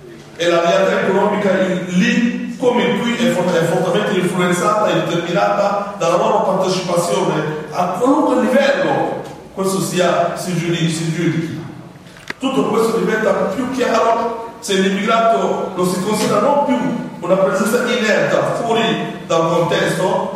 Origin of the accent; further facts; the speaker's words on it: Burkina Faso; now in Italy; dopo 10 anni che vivo in Italia, anche se avessi commesso un reato nel mio paese d'origine, ormai è prescritto questo reato